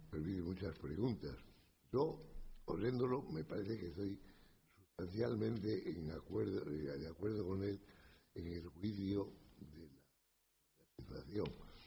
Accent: Extremadura, Spain; Yo soy extremeño

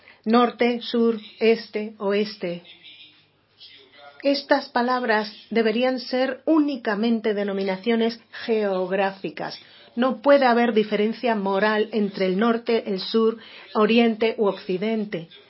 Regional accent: Netherlands; Spanish is a second language; Creo también que en mi país, los Países Bajos, tienen una función en todo esto.

